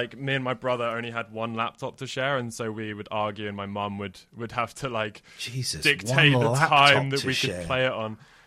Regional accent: New Jersey, United States; Like I grew up at the skate park and I grew up in Jersey, so I spent a lot of time surfing and on the sand dunes running around

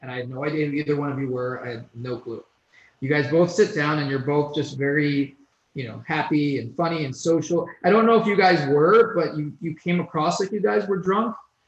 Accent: New Jersey, United States; born there; And it, ironically, I was born in Jersey.

